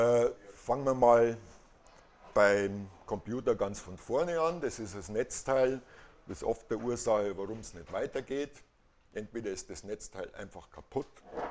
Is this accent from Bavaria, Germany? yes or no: yes; Munich, Bavaria, Germany; now in Schwabhausen, Germany; So in der Nähe von Schwabhausen, Dachauer Hinterland. Bin aber gebürtiger Münchner und Waschechter. Bin vor 10 Jahren rausgezogen.